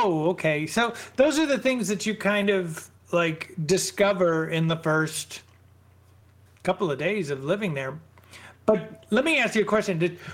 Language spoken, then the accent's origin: English; Milwaukee, Wisconsin, United States; so I'm from Milwaukee, and every once in a while, you know, I fly back, and Kate and I, we go visit my folks and stuff